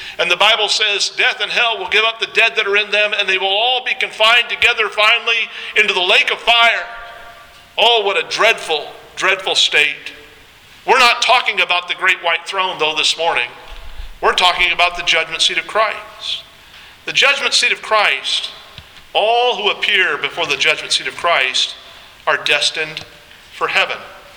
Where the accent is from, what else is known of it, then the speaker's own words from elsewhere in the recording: Warren, Ohio, United States; born there; I was born in Warren, Ohio, at the Trumbull County Hospital.